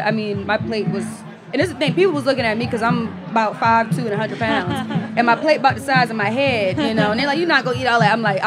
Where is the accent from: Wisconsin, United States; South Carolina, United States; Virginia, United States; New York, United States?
South Carolina, United States; Charleston; You know, I'm from Charleston again, so we eat a lot of rice.